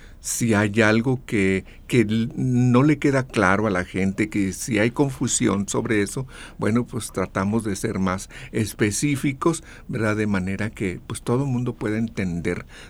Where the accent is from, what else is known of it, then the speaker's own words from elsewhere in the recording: Mexico; como mexicanos, como que somos un poco reservados en relación a eso